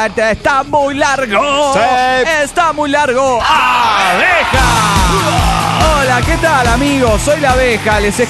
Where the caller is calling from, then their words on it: Rosario, Santa Fe, Argentina; de Rosario, Argentina.